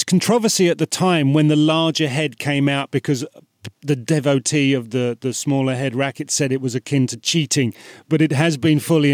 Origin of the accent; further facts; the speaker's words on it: United Kingdom; Aluminium, yes. Don't forget I'm British, Ron.